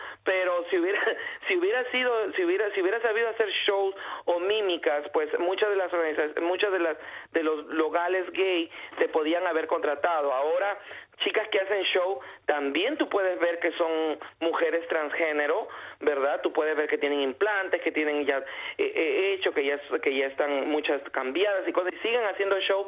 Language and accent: Spanish; Peru; now in United States; para decirte, en mi país, en Perú, yo nací pensando que yo era travesti